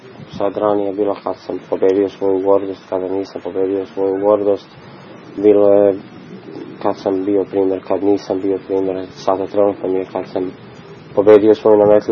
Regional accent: Belgrade, Serbia; imam 28 godina, iz Beograda sam

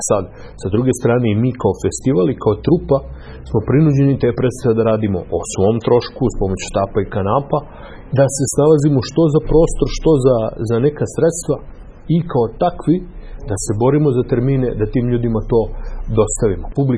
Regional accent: Kraljevo, Serbia; dolazim iz Kraljeva, akademski sam slikar

